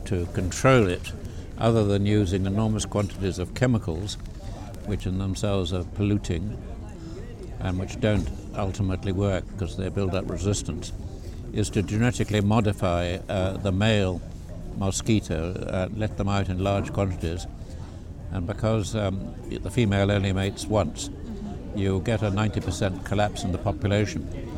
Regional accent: Henstridge, South West England, United Kingdom; born there; my mother, knowing she was about to give birth, rented a house next door to the church at Henstridge, and I was born on Easter Day in 1940.

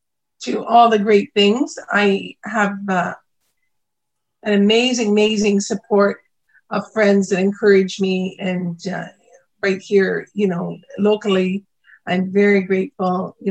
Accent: Canada; I have friends that I grew up with in Canada that are in the States now.

